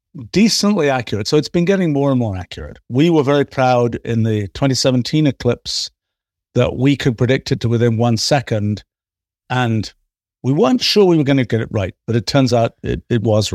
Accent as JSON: {"language": "English", "region": "England", "country": "United Kingdom", "tie": "born or raised there", "said": "I was growing up in England in the 1960s."}